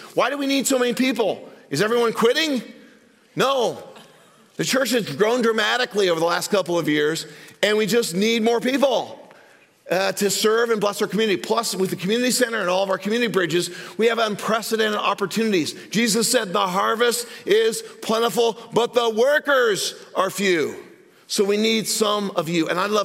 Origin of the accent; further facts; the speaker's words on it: Greenwood, Indiana, United States; I'm some yahoo from Greenwood, Indiana, and you're from somewhere else